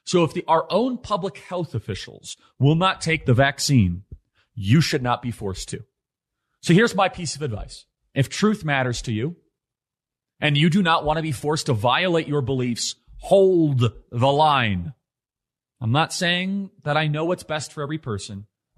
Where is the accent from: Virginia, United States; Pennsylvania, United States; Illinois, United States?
Illinois, United States; Chicago; It's a word that I was raised, I'm from Chicago, suburbs of Chicago, and I was always raised to believe that discrimination was evil.